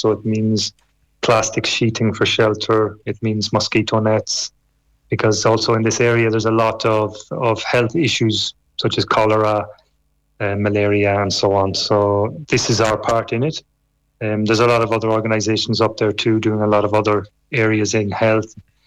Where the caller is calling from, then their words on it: Nairobi, Kenya; I'm calling from Nairobi in Kenya. This is where we have our regional office, where I'm based.